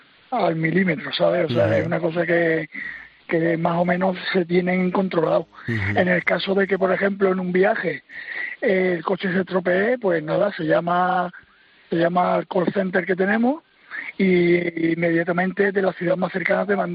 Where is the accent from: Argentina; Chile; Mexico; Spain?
Spain; Cádiz, Andalusia; now in Valencia, Spain; Yo estoy trabajando en Valencia. Ajá. Aunque soy de Cádiz. Ajá. O como se dice en Cádiz, soy de CAI.